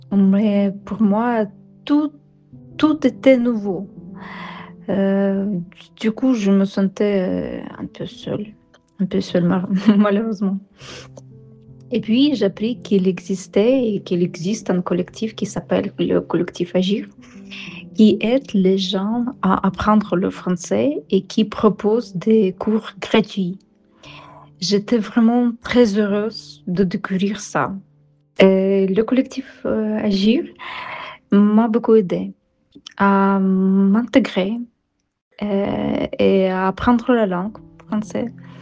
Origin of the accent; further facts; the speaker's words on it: Ukraine; French is a second language; now in France; Je viens d'Ukraine. Je me souviens très très très bien de mon arrivée en France, à Aix-en-Provence.